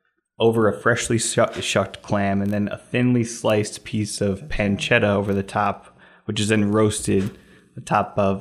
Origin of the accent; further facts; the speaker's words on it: Woodstock, New York, United States; also born or lived in Los Angeles; Well, I mean, I recently moved here from Los Angeles. I'm from Woodstock, like I said